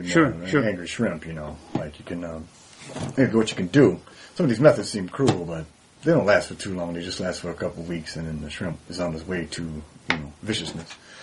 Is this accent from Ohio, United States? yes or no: no; Detroit, Michigan, United States; born there; I was raised. I was born in Detroit.